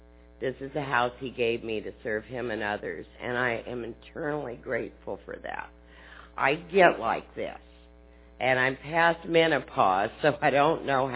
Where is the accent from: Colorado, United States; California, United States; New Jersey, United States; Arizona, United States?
Arizona, United States; Phoenix; also born or lived in Houston; I was born in Houston, and I was raised in Phoenix, and I grew up in Catholic school at St. Agnes